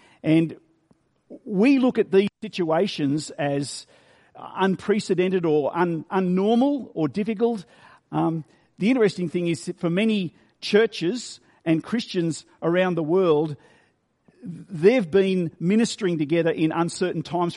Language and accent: English; Victoria, Australia; Some of you may be aware that I grew up in Victoria. I was in a family of five. I have an older sister and a younger brother. So I was the oldest son in my family, and my dad was an orchardist. We grew apples.